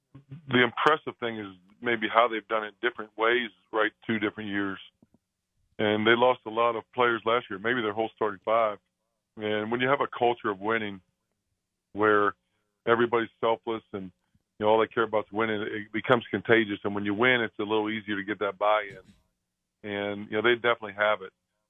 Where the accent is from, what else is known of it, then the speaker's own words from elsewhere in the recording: Magnolia, Ohio, United States; me obviously coming back to my hometown, you know, I grew up 15 minutes from there in Magnolia.